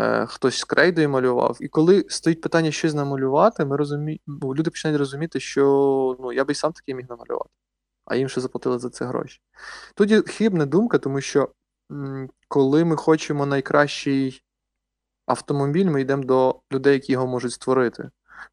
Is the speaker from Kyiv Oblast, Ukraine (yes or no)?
no; Poltava, Poltava Oblast, Ukraine; Я з Полтави.